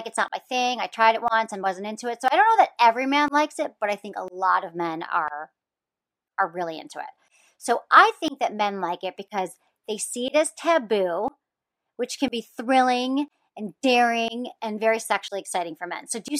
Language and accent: English; Midwest, United States; The Midwestern, I mean, I'm from the Midwest.